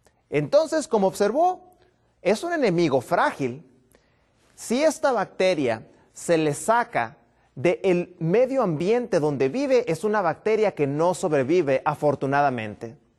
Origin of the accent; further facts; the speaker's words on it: Baja California, Mexico; Vengo desde Baja California